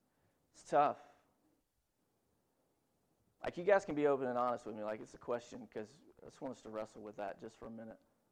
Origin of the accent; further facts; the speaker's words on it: Tennessee, United States; moved away as an adult; I grew up in Middle Tennessee. I left when I was 19, and now I'm back in Tennessee.